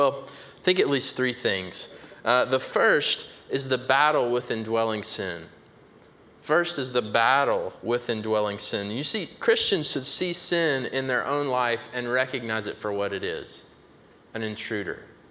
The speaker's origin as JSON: {"language": "English", "region": "North Carolina", "country": "United States", "tie": "born or raised there", "said": "I grew up in North Carolina. I hadn't heard of South Weldon."}